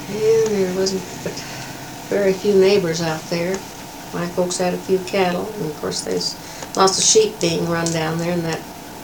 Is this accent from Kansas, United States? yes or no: yes; Kansas, United States; born there; About 25 miles north of Fort Scott, Kansas.